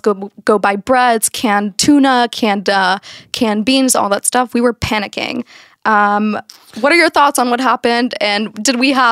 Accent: Texas, United States; also born or lived in Kansas / Israel; I'm from Texas and Kansas.

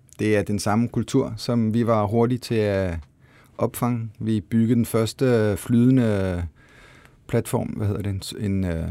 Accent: France; Jeg er franskmand.

